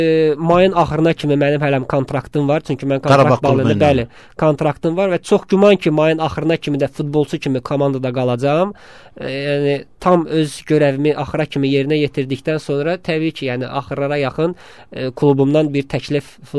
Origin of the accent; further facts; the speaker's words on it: Baku, Azerbaijan; born there; Bəli, Bakıda doğulmuşam. Biləcəridə...